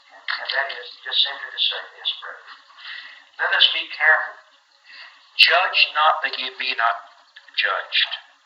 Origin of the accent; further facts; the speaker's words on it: Tennessee, United States; Now, I'm from West Tennessee, and I held meetings for those little congregations down in West Tennessee